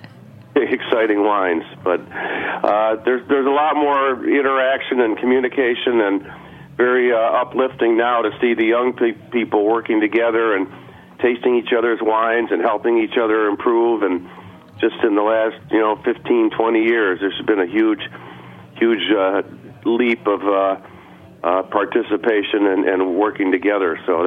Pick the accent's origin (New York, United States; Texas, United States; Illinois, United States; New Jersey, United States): New York, United States; and they'd say, well, where are you from? And we'd say, well, we're from the Finger Lakes.